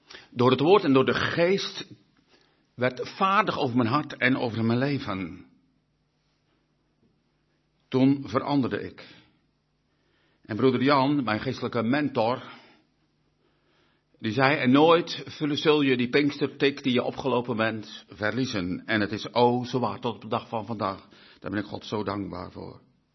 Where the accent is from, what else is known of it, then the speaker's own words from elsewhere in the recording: Urk, Flevoland, Netherlands; born there; ik ben geboren op Urk